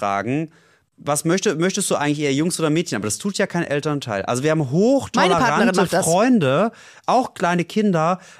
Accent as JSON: {"language": "German", "region": "Baden-Württemberg", "country": "Germany", "said": "ich komme aus dem Ländle. Aus dem Schwarzwald"}